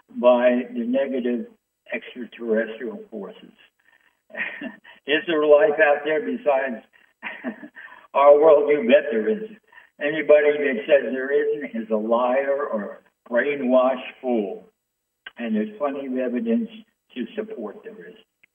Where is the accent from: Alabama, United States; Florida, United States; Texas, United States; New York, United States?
New York, United States; New York City; the one that was going on in New York City, my hometown